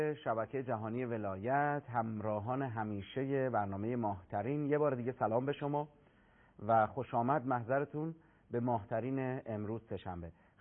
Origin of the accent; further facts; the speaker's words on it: Qom, Iran; اهل قم هستیم، 18 ساله تو یکی از روستاها خونه و باقی داریم.